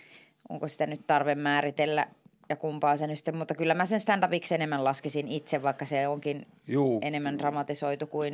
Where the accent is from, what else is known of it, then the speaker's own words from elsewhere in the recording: Viiala, Pirkanmaa, Finland; se on niinku se semmoinen mun lapsuuden paikkakunta, semmoinen, mistä mä niinku muistan oman lapsuuteni, niin Viiala Cityssä olen hengaillut.